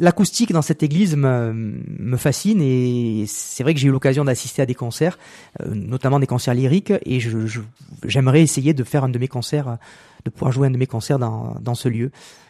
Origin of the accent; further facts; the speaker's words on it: Marseille, Provence-Alpes-Côte d'Azur, France; Comme vous le disiez, je suis marseillais